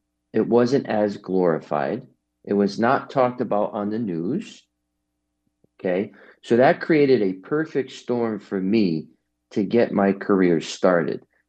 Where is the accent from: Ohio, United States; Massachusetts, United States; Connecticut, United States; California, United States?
Connecticut, United States; New Haven; We're in New Haven. That's where I'm from. I'm from New Haven, Connecticut.